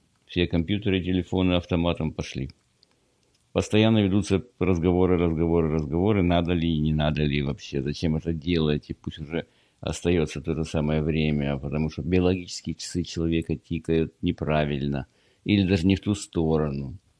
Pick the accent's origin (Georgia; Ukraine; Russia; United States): Ukraine; Я, как украинец, навеки благодарен каждому патрону, который пришел с Запада.